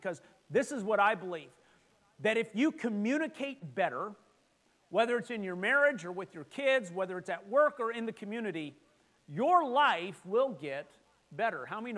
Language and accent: English; Edmonton, Alberta, Canada; Now, I'm from Edmonton, and Edmonton is known for a lot of things.